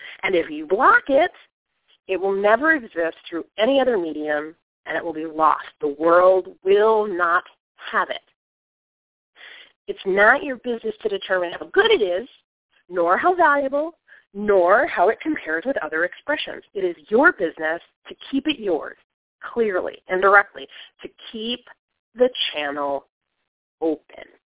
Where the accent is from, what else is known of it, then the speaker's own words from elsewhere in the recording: Flint, Michigan, United States; My hometown is Flint, Michigan, one of the most dangerous cities in America at the time. I was accustomed to the various noises of city life, and life in Flint to me was safe